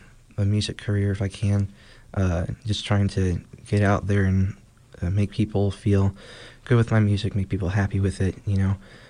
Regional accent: Burgettstown, Pennsylvania, United States; I'm from Burgettstown.

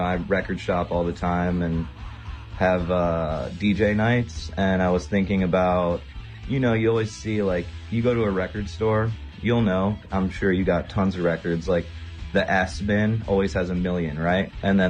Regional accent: Cleveland, Ohio, United States; Yeah. So I'm from Cleveland, and then I actually started toying with the idea.

